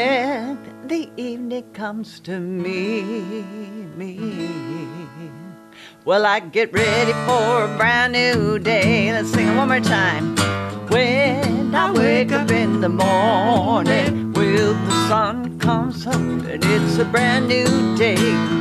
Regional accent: Washington, United States; also born or lived in Colorado; I was living in Colorado. I grew up in Washington State.

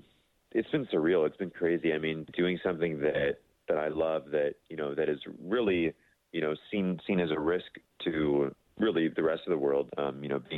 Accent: Visalia, California, United States; I grew up in Visalia, California. I went to Mountain View Elementary School. I went to Divisadero Middle School, and I went to Mount Whitney High School. I loved growing up in Visalia.

